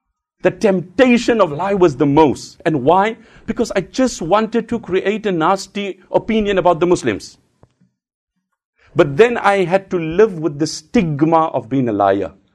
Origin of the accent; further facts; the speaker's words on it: South Africa; I come from South Africa and we have a relative good relation